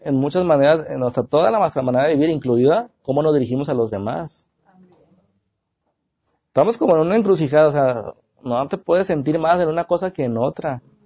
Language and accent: Spanish; Mexico; Todos somos dragones. Somos mexicanos.